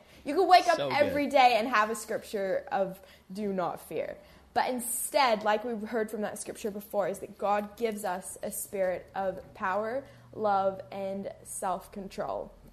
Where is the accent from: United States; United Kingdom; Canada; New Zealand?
New Zealand; I'm from New Zealand